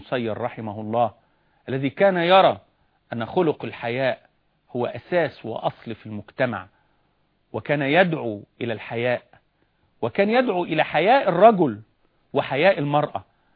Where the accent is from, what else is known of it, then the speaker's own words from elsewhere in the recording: Egypt; كان عندنا زمان في مصر وإحنا طلبة في ثانوي